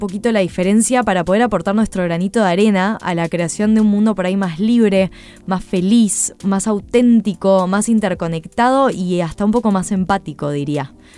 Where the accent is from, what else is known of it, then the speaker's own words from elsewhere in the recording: Buenos Aires, Argentina; born there; Tengo 24 años y supongo que el acento me delata. Nací en Buenos Aires, Argentina.